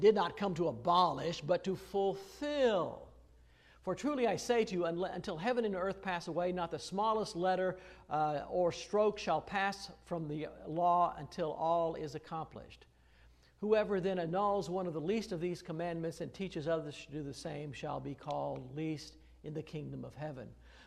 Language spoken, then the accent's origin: English; Illinois, United States; Unfortunately, growing up in Illinois, we sing our songs differently than you folks down here sometimes sing them.